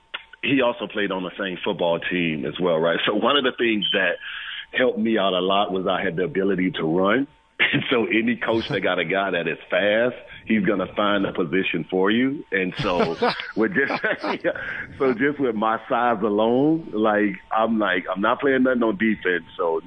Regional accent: Miami, Florida, United States; It took me back to just like growing up in Miami playing Sandlot

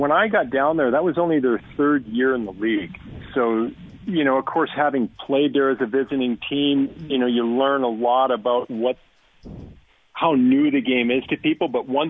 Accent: Calgary, Alberta, Canada; to be coming from being under a microscope in Calgary, in my hometown, to going to Nashville where you're totally anonymous.

